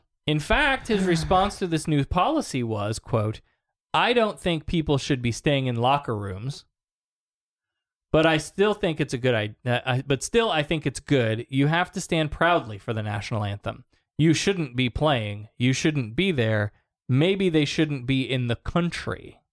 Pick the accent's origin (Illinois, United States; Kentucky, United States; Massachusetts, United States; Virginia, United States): Illinois, United States; I grew up in Illinois.